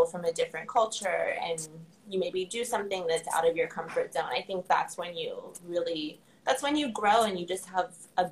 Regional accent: the South, United States; Well, I grew up in the South, so even more so there

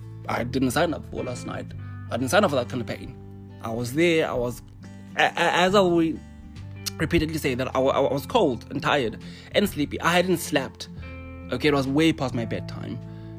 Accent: South Africa; Yeah, I just said that I'm from Asia, but you know I'm from South Africa.

